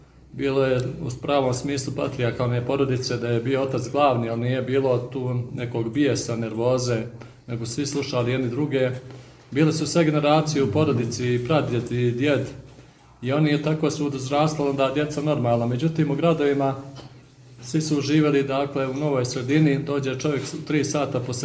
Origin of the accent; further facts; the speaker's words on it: Montenegro; I sad oni prvi put vide popa i kod nas u Crnoj Gori popa smatraju nešto kao da si sišao sa neba